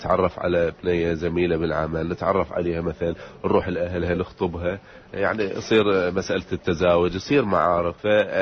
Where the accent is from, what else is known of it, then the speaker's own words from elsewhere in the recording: Iraq; أن احنا عندنا بالعراق نقول الزواج قسمة ونصيب